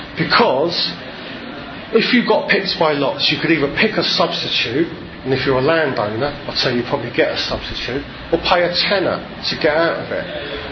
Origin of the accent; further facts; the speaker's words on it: London, United Kingdom; even I'm a Cockney